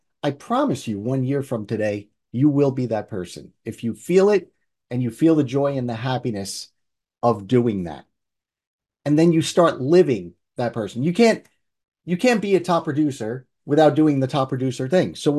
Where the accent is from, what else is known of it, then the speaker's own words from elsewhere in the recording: United States; You know, we're from New York and New Jersey, so we say IDGAF, you know.